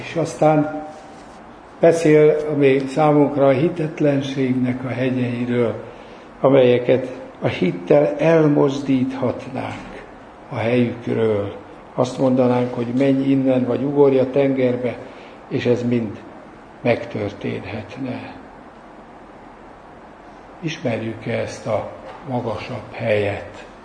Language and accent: Hungarian; Nyíregyháza, Szabolcs-Szatmár-Bereg, Hungary; ha már Nyíregyházát szóba hoztam, hogy én ott gyerekeskedtem, nem ott születtem, de ott jártam iskolába, és közelben a Tokai hegy volt az egyetlen hegy